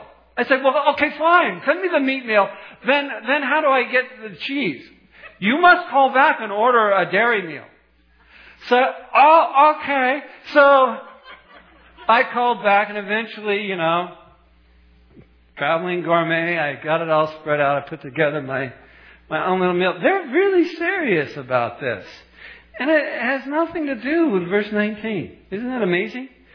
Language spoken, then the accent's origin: English; California, United States; I'm a tourist. I'm traveling internationally. I need a cheeseburger. I'm from California.